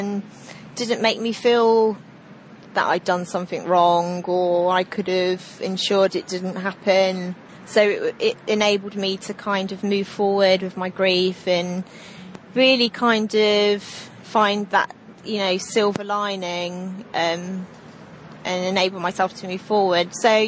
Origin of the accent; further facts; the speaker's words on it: United Kingdom; I'm British